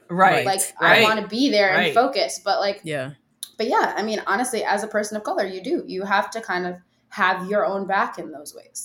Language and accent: English; Minnesota, United States; And so, you know, I'm from Minnesota.